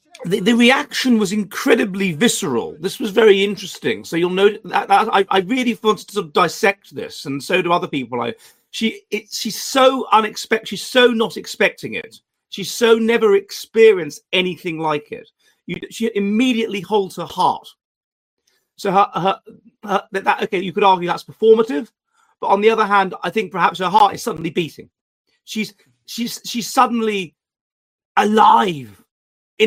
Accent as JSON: {"language": "English", "region": "England", "country": "United Kingdom", "said": "It's interesting, though, that we, as English people, have projected a great deal onto her."}